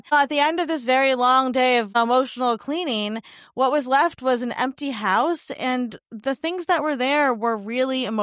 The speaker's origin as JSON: {"language": "English", "region": "New York", "country": "United States", "said": "So I am from New York."}